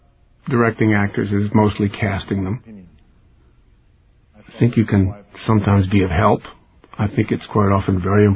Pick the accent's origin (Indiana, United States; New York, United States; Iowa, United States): New York, United States; New York City; Now, again, I'm a Jewish guy. I grew up in New York City as an art student, and most, if not all, art students spend time in churches drawing, sketching.